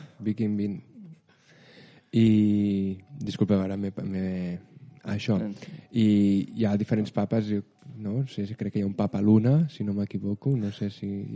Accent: Barcelona, Catalonia, Spain; els que som de Barcelona estem molt acostumats a fer servir el metro.

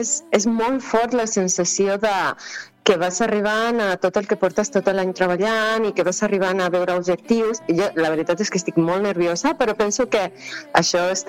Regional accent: Granada, Andalusia, Spain; born there; Sí, jo vaig néixer a Granada.

